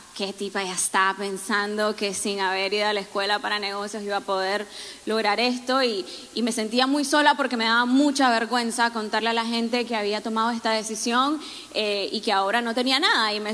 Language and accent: Spanish; Nicaragua; now in United States; soy nicaragüense, radicada acá en los Estados Unidos hace 12 años.